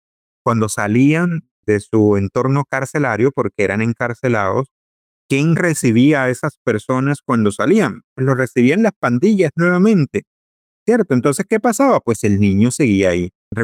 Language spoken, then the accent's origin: Spanish; Colombia; nos unamos como colombianos